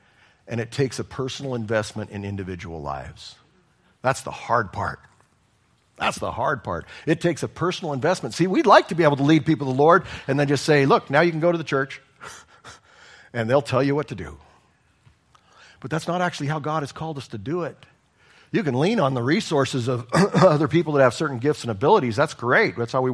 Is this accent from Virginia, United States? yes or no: no; Juneau, Alaska, United States; They were like me when I came from Juneau. I didn't even get it. I'm like, people have horses?